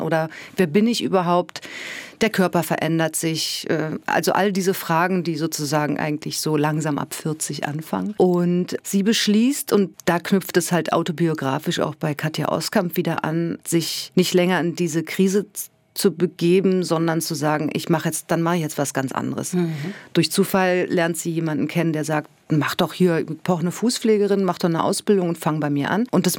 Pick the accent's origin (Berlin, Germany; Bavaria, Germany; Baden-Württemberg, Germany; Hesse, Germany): Berlin, Germany; Ich bin selber in Marzahn groß geworden als Kind, allerdings nur ein paar Jahre